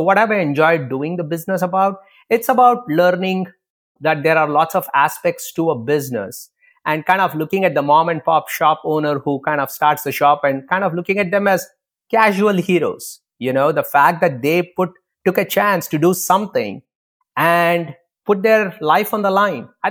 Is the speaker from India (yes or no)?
yes; India; I grew up in India